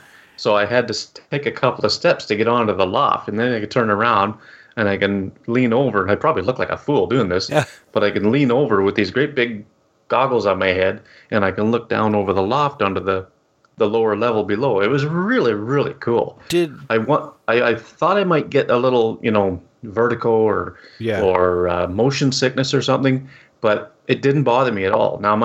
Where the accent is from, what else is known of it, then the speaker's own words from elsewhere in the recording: Canada; this is being developed right in my hometown here, a little wee place up in Canada.